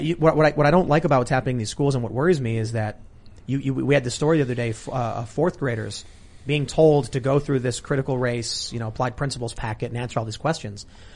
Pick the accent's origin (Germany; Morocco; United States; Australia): United States; Chicago, Illinois; back when I was, you know, growing up in Chicago, there were people who would, you know, sell pot, right?